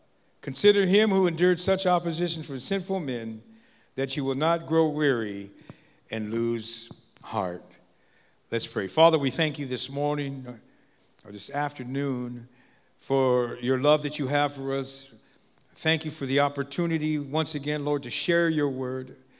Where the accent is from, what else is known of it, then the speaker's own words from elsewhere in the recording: Los Angeles, California, United States; also born or lived in Vancouver; So I was born and raised in Los Angeles, so that's why, I guess.